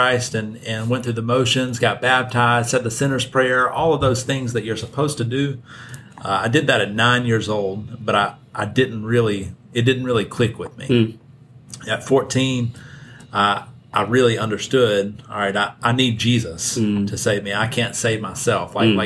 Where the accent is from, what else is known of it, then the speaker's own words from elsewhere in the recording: Senatobia, Mississippi, United States; So I grew up in Senatobia, Mississippi, up in North Mississippi. Spent 20 years of my life there.